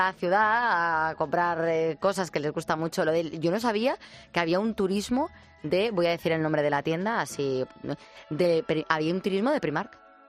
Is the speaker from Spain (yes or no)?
yes; Madrid, Community of Madrid, Spain; Que yo soy de Madrid